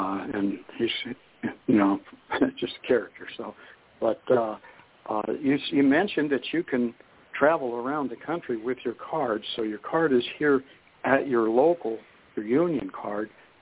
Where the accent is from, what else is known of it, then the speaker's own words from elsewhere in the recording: Youngstown, Ohio, United States; now in Harrison, United States; I came from Youngstown, Ohio, as a lot of folks know on the show. But my first friend in Michigan, I moved to Harrison, was a member of the Blackledge family.